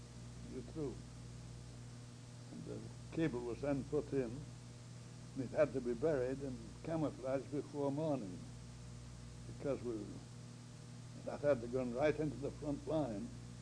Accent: England, United Kingdom; I was brought up in England by a very strict Anglican family, Church of England, in England it was called.

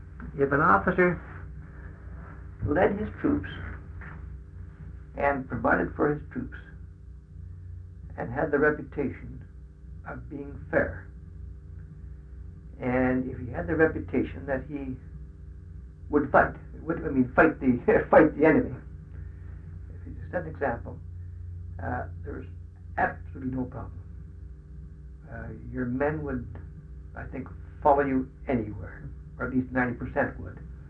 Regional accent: Alberta, Canada; We came from Alberta. Times of being tough. I lived in Claire's home. A trip to Calgary was a big event. I'd never been to the Pacific Coast.

